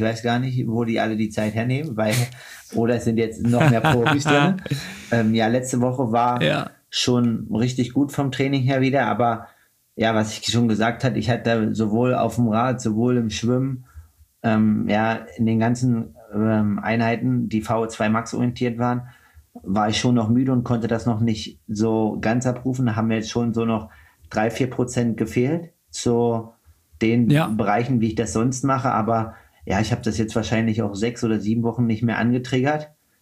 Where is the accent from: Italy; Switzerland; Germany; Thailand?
Germany; Leipzig, Saxony; als Deutscher aus Leipzig